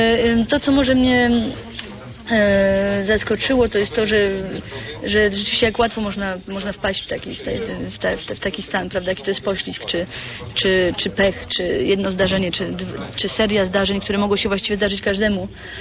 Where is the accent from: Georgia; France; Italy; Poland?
France; Ja się wychowałam we Francji.